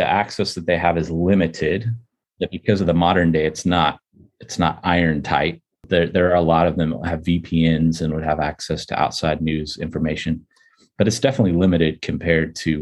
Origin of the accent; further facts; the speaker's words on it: United States; While I'm American and they're Russian, you know, lostness is lostness